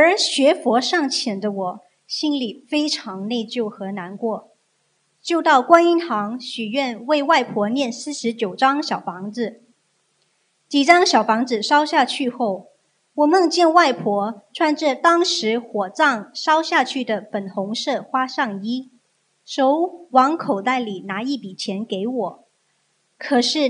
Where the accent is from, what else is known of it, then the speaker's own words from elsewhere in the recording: Finland; 我是来自芬兰的